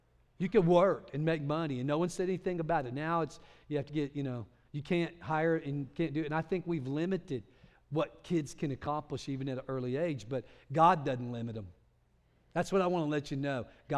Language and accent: English; Clovis, United States; I grew up in Clovis